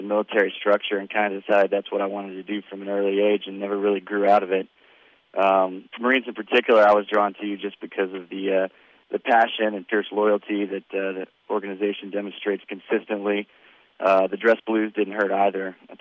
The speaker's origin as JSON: {"language": "English", "country": "United States", "said": "I'm an American, so I'm patriotic."}